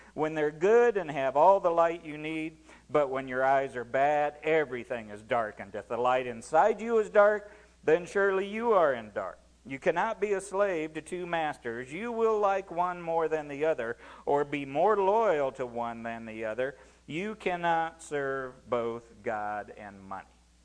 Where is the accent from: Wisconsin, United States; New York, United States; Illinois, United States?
Illinois, United States; I know growing up in Illinois and doing farm work like I did